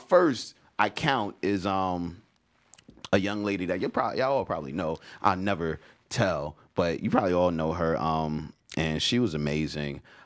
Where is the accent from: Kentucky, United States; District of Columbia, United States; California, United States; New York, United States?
New York, United States; The Bronx; I'm from the Bronx. Born and raised. You know, gunshots put us to sleep.